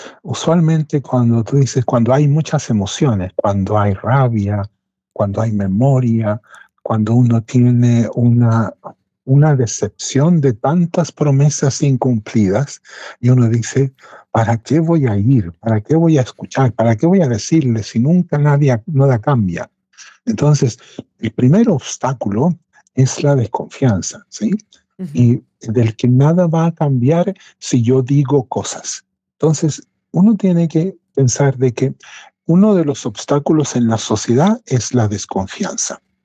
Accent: Arica, Arica y Parinacota, Chile; now in Norway; Solamente faltó decir que yo soy de Arica

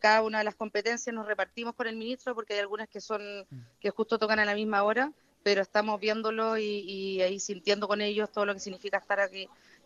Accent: Chile; Realmente uno se siente orgulloso como chileno

